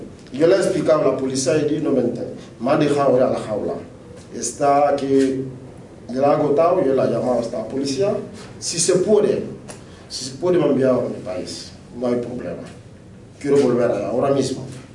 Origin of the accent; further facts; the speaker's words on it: Guinea; Spanish is a second language; cuando le he presentado a la gente que soy de Guinea Conakry